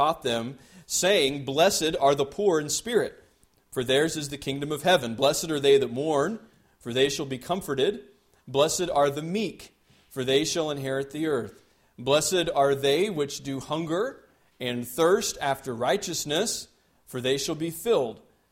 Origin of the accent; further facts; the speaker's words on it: United States; And as an American, it's especially different.